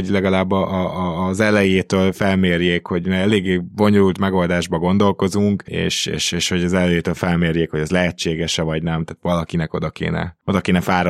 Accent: Budapest, Hungary; Az fontos tudni, hogy ugye én budapesti vagyok

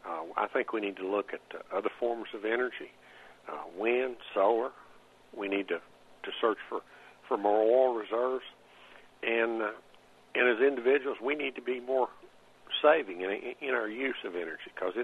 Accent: Rosedale, Virginia, United States; I'm a farmer from Rosedale, Virginia.

